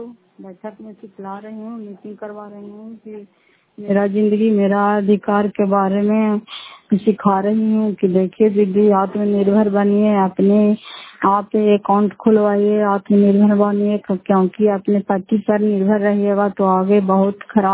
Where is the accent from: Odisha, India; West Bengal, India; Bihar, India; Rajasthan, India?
Bihar, India; Fatehpur; घर फतेहपुर पंचायत मकलौता जिला Nalanda karate block की निवासी हूँ।